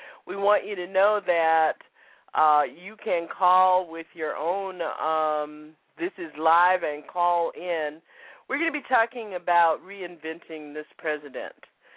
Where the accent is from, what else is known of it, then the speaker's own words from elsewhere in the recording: Florida, United States; I grew up in Florida. We didn't have stockings.